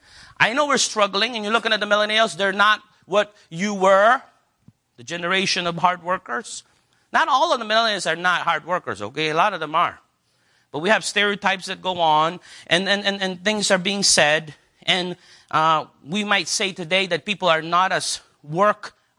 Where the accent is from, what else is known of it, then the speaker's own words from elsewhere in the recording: United States; Americans. It's just the way we are. And that comes from because we are founded from the Word of God and we care for life.